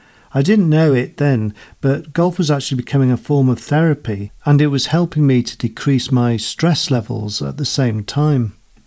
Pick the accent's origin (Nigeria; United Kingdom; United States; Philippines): Philippines; It reminded me of growing up in the Philippines, where I remember going out fishing with very limited equipment.